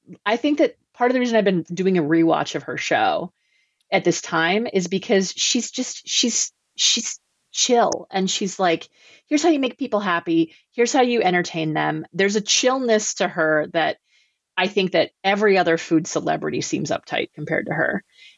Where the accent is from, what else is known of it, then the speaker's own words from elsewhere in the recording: New York, United States; also born or lived in Texas / Massachusetts; now in California, United States; I grew up in New York and then I lived in Texas and then I lived in Massachusetts, which is like a pretty white place, but I was like always around college campuses.